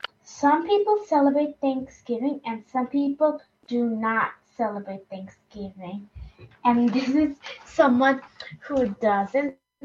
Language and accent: English; Hudson, New York, United States; I'm 9 years old, and I'm also from Hudson.